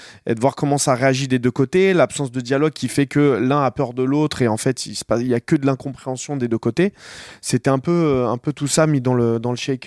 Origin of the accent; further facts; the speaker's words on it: Noisy, Île-de-France, France; moi, j'ai grandi à Noisy